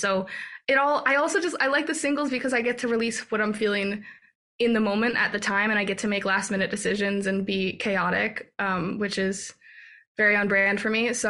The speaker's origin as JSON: {"language": "English", "region": "Massachusetts", "country": "United States", "said": "we're both from Massachusetts"}